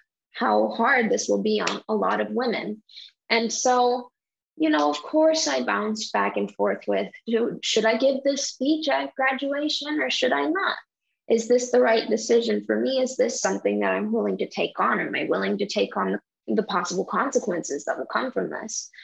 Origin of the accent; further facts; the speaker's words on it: Dallas, Texas, United States; a nonprofit here in my hometown, Dallas, Texas